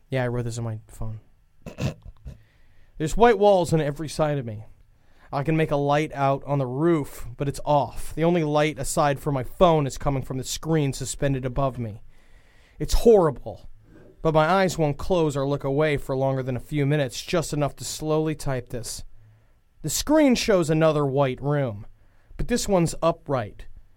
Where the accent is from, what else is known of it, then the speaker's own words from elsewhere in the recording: Los Angeles, California, United States; 35 years old. I'm from Los Angeles, California.